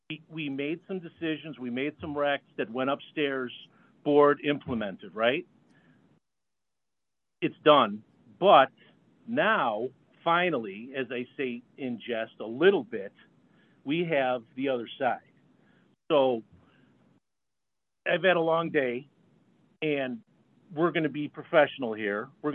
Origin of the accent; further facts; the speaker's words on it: Oak Park, United States; I grew up in Oak Park, so I'm very familiar with the area.